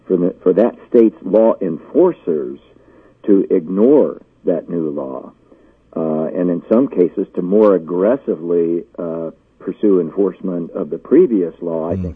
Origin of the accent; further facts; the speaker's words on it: San Diego, California, United States; I grew up in San Diego, as I mentioned, and I spent the first 48 years of my life on a border town